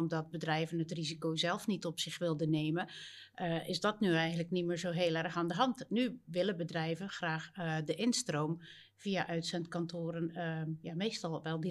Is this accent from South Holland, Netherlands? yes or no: no; Zeeland, Netherlands; Ik ben Zeeuws-Vlaamse.